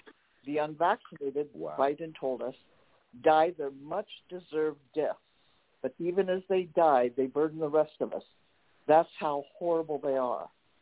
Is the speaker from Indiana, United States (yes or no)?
yes; Indiana, United States; I'm from Indiana.